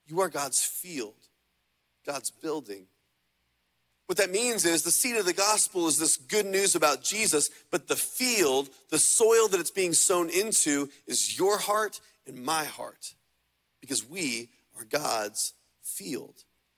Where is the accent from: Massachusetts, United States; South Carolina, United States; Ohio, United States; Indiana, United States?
Indiana, United States; I grew up in Indiana on a larger farm